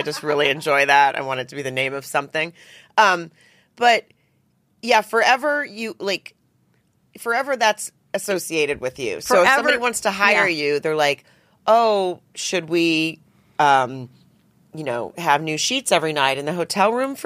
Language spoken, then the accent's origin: English; Arkansas, United States; I grew up in Arkansas. I mean, I went camping.